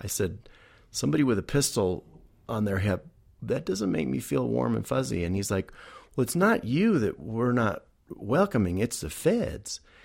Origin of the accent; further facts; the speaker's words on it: New Mexico, United States; I said, "I came from New Mexico. This is our land. This is my daughter's land." I said, "I came here from New Mexico to tell you to get the hell off our land."